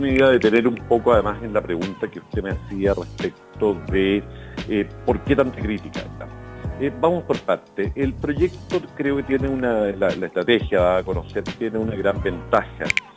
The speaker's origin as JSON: {"language": "Spanish", "country": "Chile", "said": "que en este caso somos todos los chilenos"}